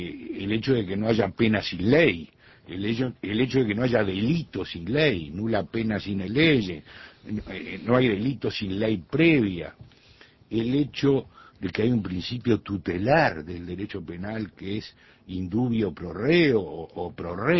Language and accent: Spanish; Uruguay; como oriental, como uruguayo